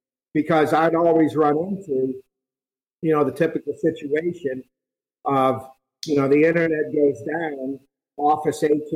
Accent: Canton, Ohio, United States; now in Cincinnati, United States; However, I grew up in Canton, Ohio, so when I moved to Cincinnati and they introduced me to Cincinnati chili

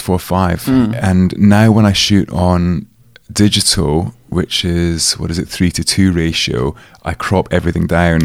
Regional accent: Edinburgh, Scotland, United Kingdom; I'm not quite sure when we moved, but then I grew up in Edinburgh. So age of 17, and then went to university

